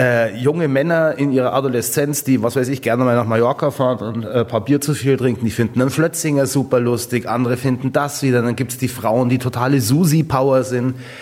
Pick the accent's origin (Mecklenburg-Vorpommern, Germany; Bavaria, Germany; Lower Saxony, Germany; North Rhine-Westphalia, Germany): Bavaria, Germany; Garmisch; Ich bin in Garmisch aufgewachsen